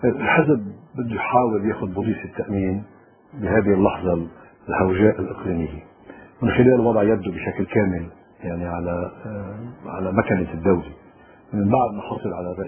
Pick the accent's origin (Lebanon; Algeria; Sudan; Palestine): Lebanon; انا عم بحكي انه نحن كلبنانيين نعلم، ندرك